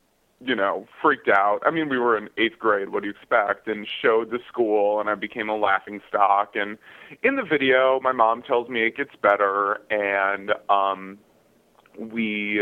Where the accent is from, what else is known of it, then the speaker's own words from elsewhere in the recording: Wheeling, West Virginia, United States; moved away; I'm from Wheeling. I lived there 10 years ago.